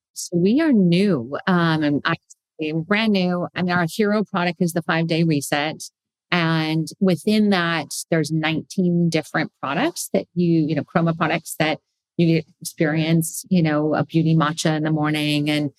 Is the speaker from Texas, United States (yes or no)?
no; Bay Area, California, United States; I'm a foodie. I mean, I came from the Bay Area, for God's sake.